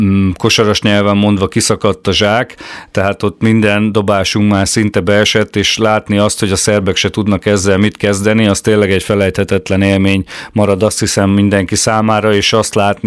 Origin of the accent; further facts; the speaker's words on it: Miskolc, Borsod-Abaúj-Zemplén, Hungary; Az, hogy én miskolciként, ezt edzőként